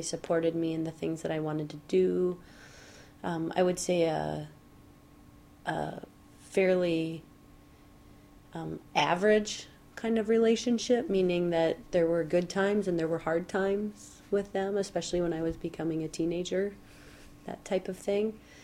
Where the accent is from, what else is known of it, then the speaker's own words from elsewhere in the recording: Fargo, North Dakota, United States; also born or lived in Montana; I was raised in Fargo, North Dakota. I should probably point that out. So I was born in Montana, but raised in Fargo when I was four.